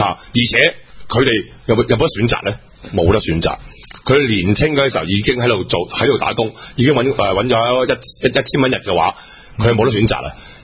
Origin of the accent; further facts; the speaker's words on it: Hong Kong; 我哋香港人就同你共度時間。